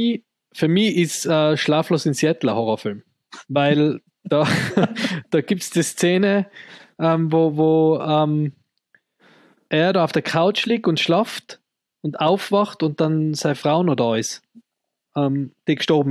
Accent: Tyrol, Austria; weil wir kommen ja aus Tirol, also ein sehr katholisches Land.

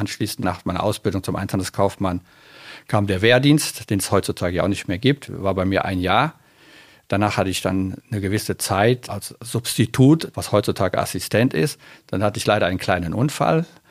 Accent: Düren, North Rhine-Westphalia, Germany; born there; now in Bonn, Germany; Also geboren bin ich in Düren, wohnhaft jetzt in Bonn-Castell, bin 63 Jahre alt

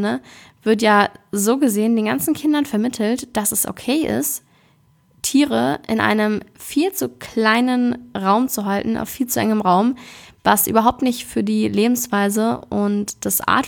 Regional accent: Hamburg, Germany; Ich komme ja aus Hamburg ursprünglich

